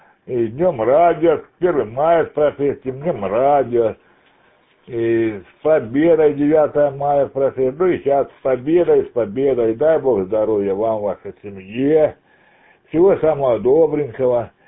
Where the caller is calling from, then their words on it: Graivoron, Belgorod Oblast, Russia; в городе Грайвороне, Белгородской области.